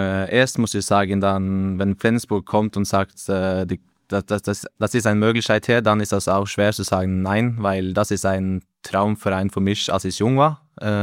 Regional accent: Norway; wenn man Norweger ist in Deutschland, dann kann das sein, dass wir sind ein bisschen mehr bescheiden wegen der Sprache

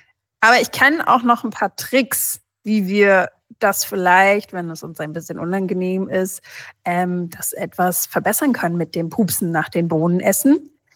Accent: Brazil; ich bin ja auch in Brasilien aufgewachsen

